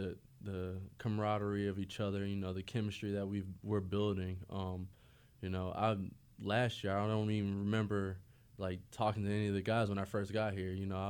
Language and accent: English; Florida, United States; I mean, that's just because we're all from Florida and stuff like that.